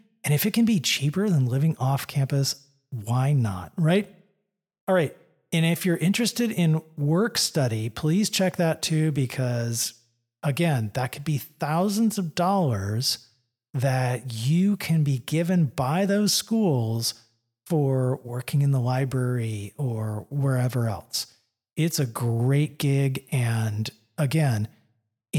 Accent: California, United States; It was really cool, and fall, something I had never seen growing up in Southern California.

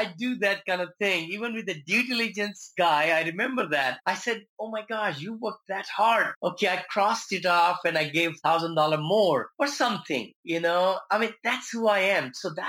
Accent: India; moved away; all the great motivators, you know, who have shaped my life over the last 40 years since I came from India.

